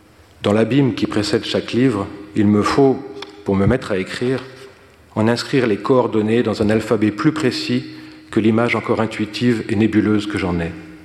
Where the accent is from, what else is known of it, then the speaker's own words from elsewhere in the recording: Brittany, France; born there; Par exemple, je suis né en Bretagne et je suis sensible aux univers de brume et de landes.